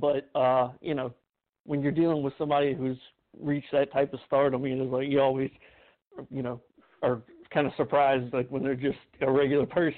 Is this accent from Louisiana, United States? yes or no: yes; Baton Rouge, Louisiana, United States; Oh, I'm from Baton Rouge, Louisiana, and, born and raised.